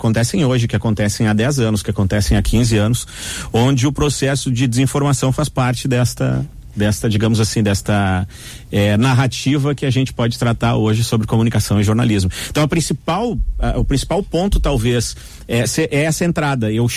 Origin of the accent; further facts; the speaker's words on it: Santa Cruz do Sul, Rio Grande do Sul, Brazil; eu vim de Santa Cruz do Sul, de onde eu sou, para a Famecos para trabalhar em rádio.